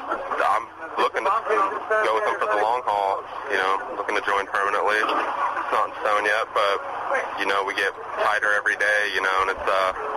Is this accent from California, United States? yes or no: no; Kansas, United States; I had a local, I'm from Kansas, had a local bass player